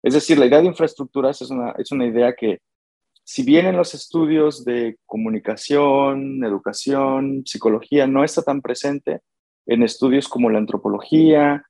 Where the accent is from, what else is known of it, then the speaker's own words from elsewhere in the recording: Mexico; moved away; Yo estuve, salí hace 18 años de México, estoy llegando a las Américas de regreso 18 años después